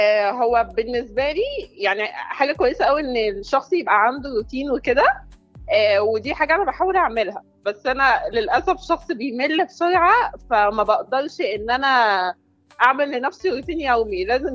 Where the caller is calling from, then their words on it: Cairo, Cairo Governorate, Egypt; انا بكلمك من القاهرة